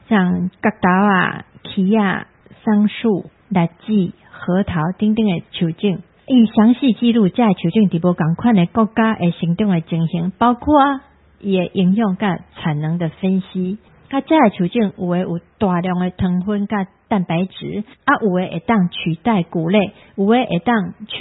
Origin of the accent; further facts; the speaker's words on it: Taiwan; 我们台湾